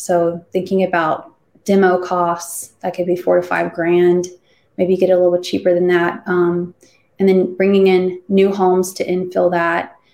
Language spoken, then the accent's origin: English; the South, United States; I had never had any experience with snow. I grew up in the South. It's an entirely different world.